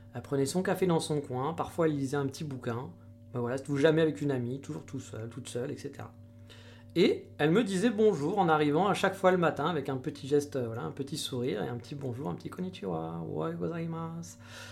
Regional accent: France; Quand je lui ai dit que j'étais de France

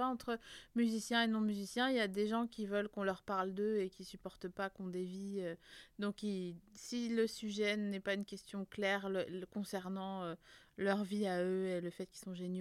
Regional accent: Grand Est, France; Ah bah on est des Vosgiens

